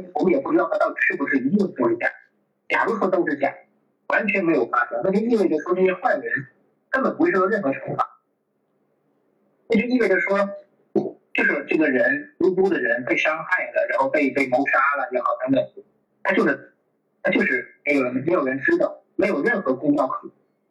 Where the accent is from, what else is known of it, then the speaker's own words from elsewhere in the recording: Shenyang, Liaoning, China; 你知道我小时候就我家乡沈阳